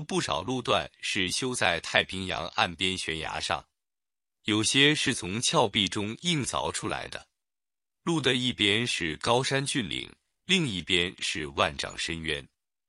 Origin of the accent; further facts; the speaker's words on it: China; moved away as an adult; also born or lived in United States; 只身从中国去美国冈萨嘎大学求学时，整个学校唯我一人来自中国大陆。